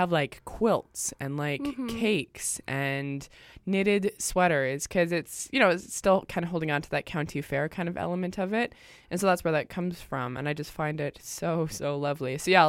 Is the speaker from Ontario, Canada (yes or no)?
no; Calgary, Alberta, Canada; I'm from the mystical land of Calgary.